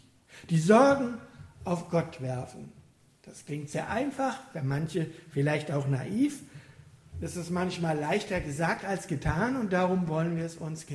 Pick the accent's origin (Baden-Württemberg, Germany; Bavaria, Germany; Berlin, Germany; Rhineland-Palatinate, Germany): Rhineland-Palatinate, Germany; born there; Ich komme ja aus Rheinhessen, gebürtig, dort gibt es einen Spruch.